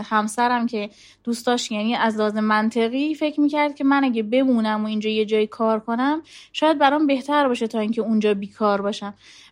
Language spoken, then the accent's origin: Persian; Zahedan, Sistan and Baluchestan, Iran; من یا تهران بودم یا شهر خودمون بودم، زاهدان بودم یا تبریز بودم